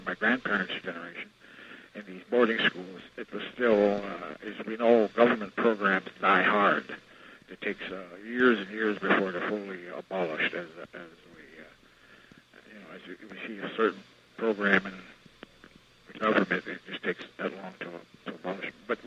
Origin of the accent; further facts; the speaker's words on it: North Dakota, United States; I was raised on the Turtle Mountain Chippewa Reservation, and also the Fort Totten Dakota Reservation. A lot of people know it as Sioux, but that's not really our real name. That's not the name of our tribe. I was raised there by my grandparents till I was 9 years old.